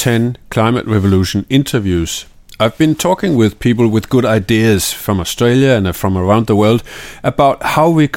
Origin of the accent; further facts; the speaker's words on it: Denmark; So, for inspiration, I looked to my home country, Denmark.